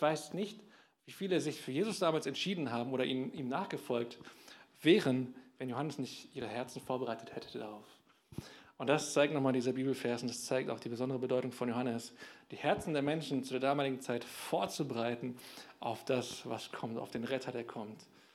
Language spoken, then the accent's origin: German; North Rhine-Westphalia, Germany; ich bin in einer anderen Gemeinde aufgewachsen, ich komme aus dem Ruhrgebiet, war aber im gleichen Bund wie die Gemeinde, Ecclesia